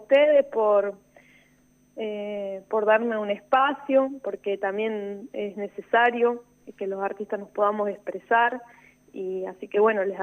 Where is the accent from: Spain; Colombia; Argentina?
Argentina; Victorica, La Pampa; soy pampeana. Y me pronuncio así, pero sí es real que nunca recibí una ayuda de mi provincia.